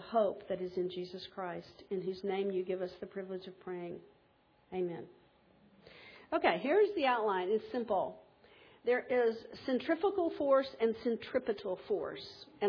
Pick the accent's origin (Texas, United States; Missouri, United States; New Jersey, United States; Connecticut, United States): Texas, United States; He's from Zambia. I'm from Texas.